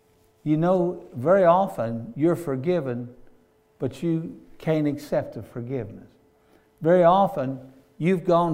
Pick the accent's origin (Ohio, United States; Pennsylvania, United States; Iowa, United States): Ohio, United States; Cincinnati; born there; I was born in Jewish hospital in Cincinnati